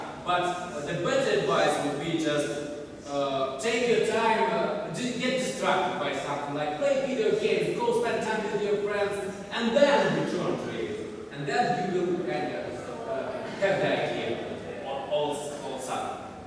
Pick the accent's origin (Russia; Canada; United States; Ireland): Russia; moved away; You see, as I mentioned before, I come here from Russia. And Russian dub of My Little Pony is one of the worst in the world.